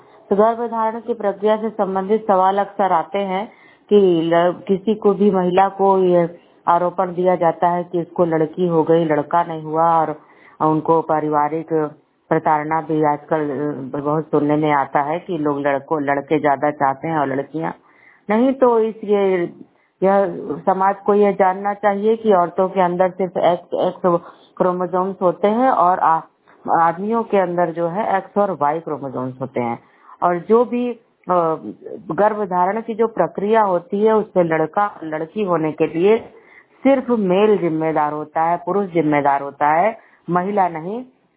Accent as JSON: {"language": "Hindi", "town": "Basti", "region": "Uttar Pradesh", "country": "India", "said": "मेरी उम्र 45 साल है। मैं बस्ती की रहने वाली हूँ और बस्ती का पिन कोड है 272001।"}